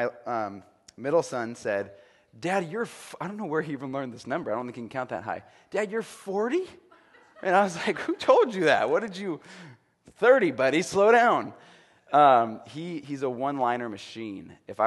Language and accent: English; Auburn, United States; we're now in North Auburn area called Stone Church. But I grew up in Auburn, and so I know some of you guys from childhood and different things.